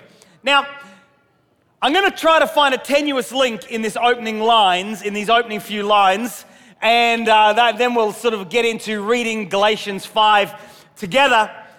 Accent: Australia; As a child growing up in Australia

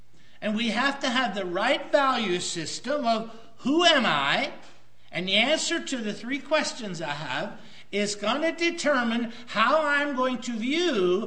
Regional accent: Pennsylvania, United States; pardon me, I'm from Pennsylvania

